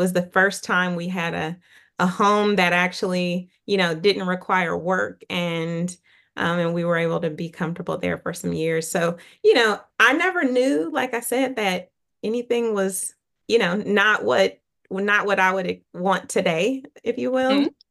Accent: Oakland, California, United States; I grew up in Oakland. And so my grandmother's house that we spent a lot of time in was mouse infested.

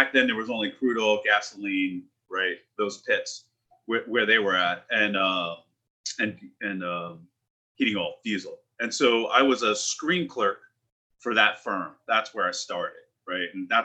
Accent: Jersey City, New Jersey, United States; Okay, so I grew up in Jersey City, New Jersey.

